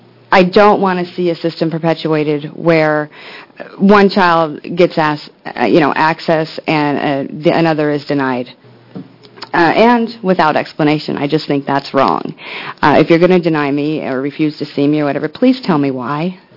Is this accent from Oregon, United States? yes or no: yes; Coos Bay, Oregon, United States; I'm a mom from Coos Bay.